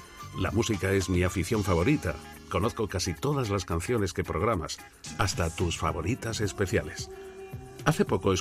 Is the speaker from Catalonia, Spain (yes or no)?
yes; Barcelona, Catalonia, Spain; now in Alicante, Spain; soy del barrio de Gracia, en Barcelona, pero ahora vivo con mi mujer desde hace algunos años, ya nos jubilamos, en un pequeño pueblecito de la Costa Blanca, en Alicante. Xirles, ya que mi mujer es de aquí, es alicantina.